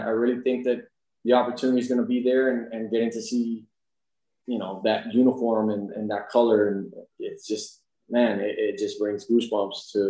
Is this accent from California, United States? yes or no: no; Florida, United States; This is what any kid in growing up in South Florida would dream to have.